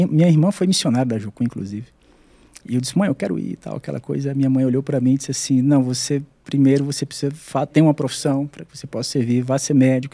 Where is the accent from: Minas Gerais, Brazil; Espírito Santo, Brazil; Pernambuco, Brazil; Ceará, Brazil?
Ceará, Brazil; Fortaleza; moved away; Então, ir embora de casa, ir morar tão longe. Eu sou de Fortaleza, né? Sou cearense.